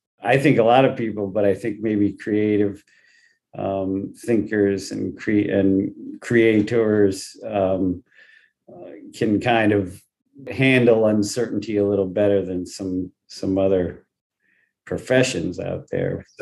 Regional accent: New York, United States; Living in Manhattan, I grew up in Westchester County, and in high school, I was taking classes at School of Visual Arts for film and photography

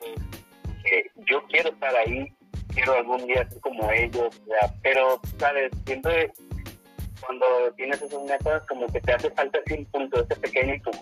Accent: Manzanillo, Colima, Mexico; yo soy de Manzanillo, Colima, el puerto número 1 de México, se llaman, muy pequeño, es una ciudad muy industrial, prácticamente, entonces, es muy pequeño, Manzanillo es muy chiquito, casi todos se conocen

